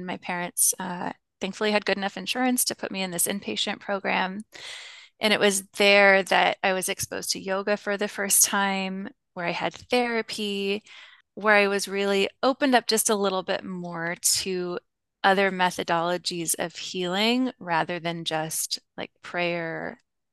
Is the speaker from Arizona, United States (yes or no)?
no; Kansas City, Missouri, United States; So I grew up here in Kansas City. I moved around a little bit when I was older, but it's the Bible Belt.